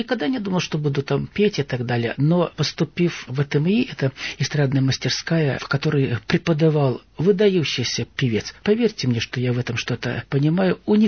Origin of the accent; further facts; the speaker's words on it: Bryansk Oblast, Russia; Я сам из Брянской деревни, и, конечно, я помню, как деревня наша, ну, кишела детьми, люди работали, пели.